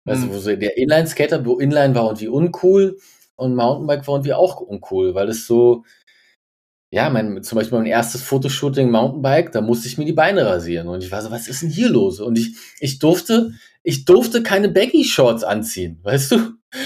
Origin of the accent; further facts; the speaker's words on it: Berlin, Germany; Und da habe ich als Berliner denen halt die Spots gezeigt